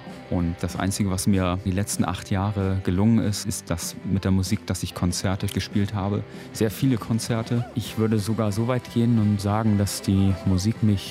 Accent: Sürup, Schleswig-Holstein, Germany; Ich komme aus Flensburg, genauer gesagt aus Sürup. Das ist 20 Kilometer von Flensburg entfernt, ein kleines Dorf. Da lebe ich seit 41 Jahren direkt am Wasser.

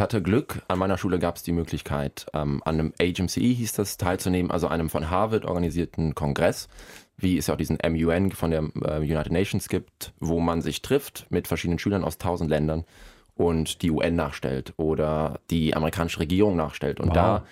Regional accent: Kenya; accent: Kenyan English; Ich bin in Kenia aufgewachsen. Mhm. Also ich habe 7 Jahre lang in Kenia gelebt und dort Englisch gelernt, auch Swahili, aber kam dann zurück mit einem kenianischen Akzent im Englisch.

